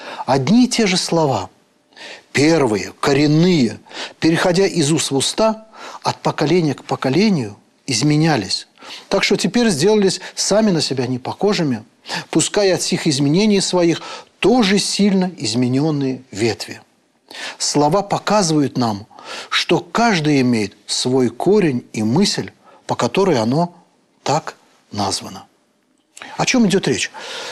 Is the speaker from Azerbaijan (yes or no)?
yes; Azerbaijan; я по рождению азербайджанец.